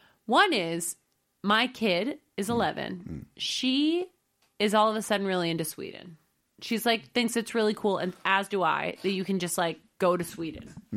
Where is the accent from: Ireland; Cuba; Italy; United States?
Ireland; I'm from Ireland.